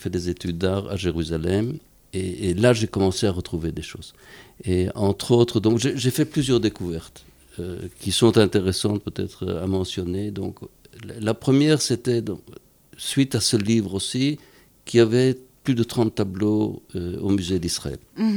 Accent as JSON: {"language": "French", "country": "Belgium", "said": "lorsqu'il est venu chez nous en Belgique"}